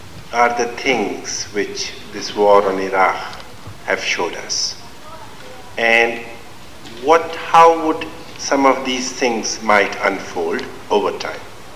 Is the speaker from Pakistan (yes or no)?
yes; Pakistan; now in United States; I'm from Pakistan.